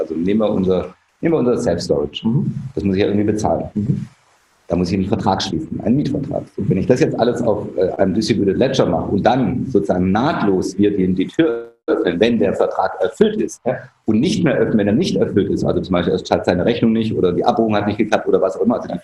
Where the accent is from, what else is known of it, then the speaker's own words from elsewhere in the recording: Germany; Und als Deutscher sage ich, also am liebsten wäre es mir, wenn es total günstig wäre von einer Blue-Chip-Bank